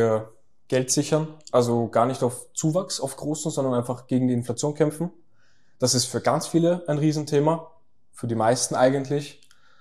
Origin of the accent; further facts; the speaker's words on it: Austria; Bei vielen ist halt die Frage nach dem Rentensystem bei uns in Österreich.